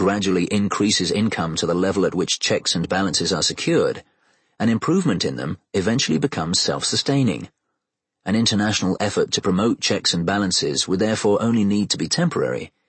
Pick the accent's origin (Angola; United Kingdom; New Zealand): United Kingdom; now in United States; I grew up in Britain, which has very strict limits both on how money can be raised and on how it can be spent.